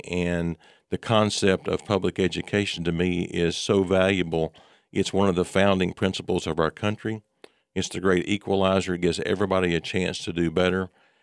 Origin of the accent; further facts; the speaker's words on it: Mesquite, Texas, United States; Yeah, I grew up here in Mesquite. I'm a product of Mesquite Public Schools, graduated from Mesquite High School many, many years ago.